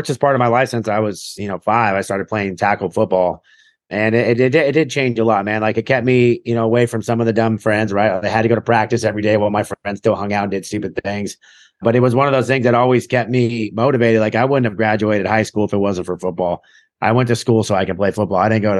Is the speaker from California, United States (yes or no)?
yes; Huntington Beach, California, United States; moved away as an adult; now in Cleveland, United States; I moved to Cleveland, Ohio. I mean, I grew up in California, you know, in Huntington Beach area pretty much my whole life.